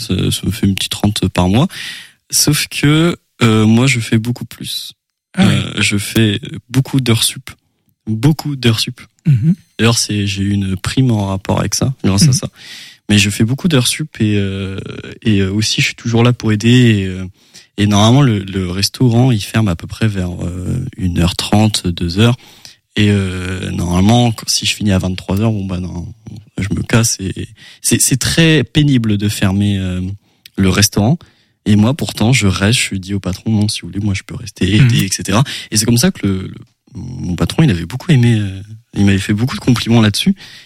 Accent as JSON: {"language": "French", "town": "Angers", "region": "Pays de la Loire", "country": "France", "said": "Moi, je suis 100% angevin."}